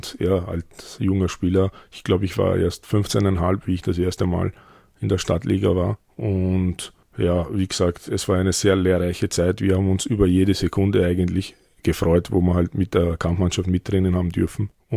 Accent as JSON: {"language": "German", "region": "Vienna", "country": "Austria", "tie": "born or raised there", "said": "ich bin in Wien geboren, werde jetzt 42 Jahre alt. Ich bin aufgewachsen in Hernals, genauer gesagt am Diepoldplatz, im Diepoldpark. Da haben wir unsere Kindheit verbracht."}